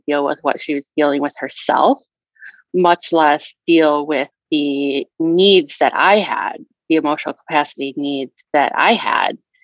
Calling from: Wisconsin, United States; I'm coming in from Wisconsin. So right outside of Madison, the state capital.

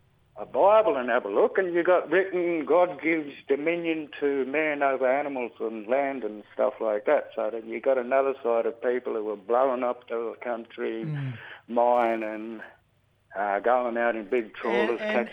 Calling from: Bourke, New South Wales, Australia; I'm in Burke here.

